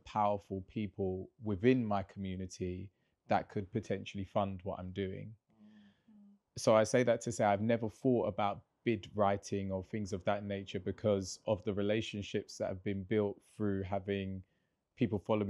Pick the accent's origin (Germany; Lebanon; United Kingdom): United Kingdom; as Black British people, as we become and have more cultural capital in terms of wealth within this country